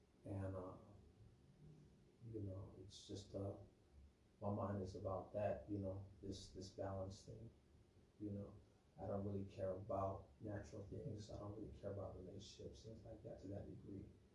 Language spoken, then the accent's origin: English; Hawaii, United States; Born and raised in Hawaii. Ex-military.